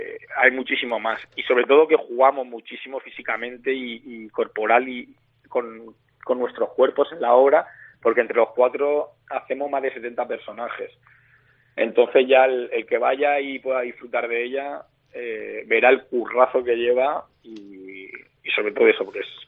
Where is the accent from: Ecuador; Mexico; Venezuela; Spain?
Spain; Albacete, Castilla-La Mancha; Cada uno somos, bueno, de un sitio diferente. Yo soy de Albacete.